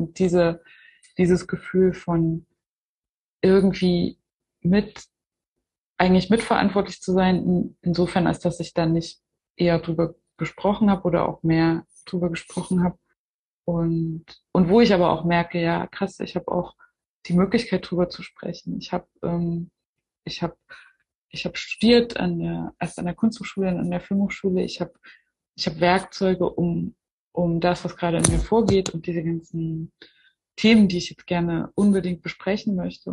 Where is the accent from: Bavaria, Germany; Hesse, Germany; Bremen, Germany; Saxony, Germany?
Saxony, Germany; Zwickau; Zwickau ist jetzt für mich halt, kann halt nie mehr einfach nur meine alte Heimatstadt sein